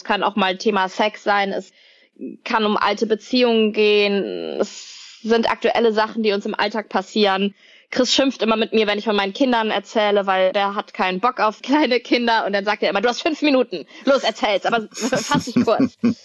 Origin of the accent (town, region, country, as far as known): Cologne, North Rhine-Westphalia, Germany